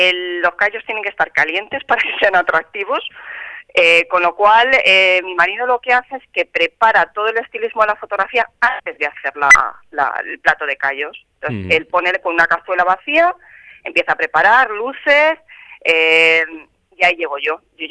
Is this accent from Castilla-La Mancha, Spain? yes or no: yes; Cuenca, Castilla-La Mancha, Spain; yo soy conquense, soy manchega